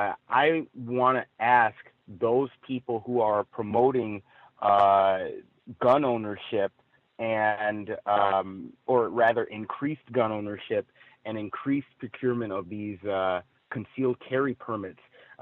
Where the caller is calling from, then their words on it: Chino Hills, California, United States; I am calling from Chino Hills here in California.